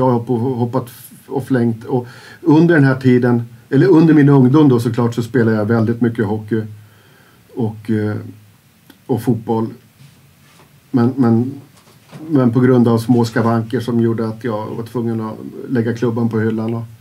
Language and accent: Swedish; Järna, Stockholm County, Sweden; jag växte upp i Järna och jag började snart skolan på Enegärdet.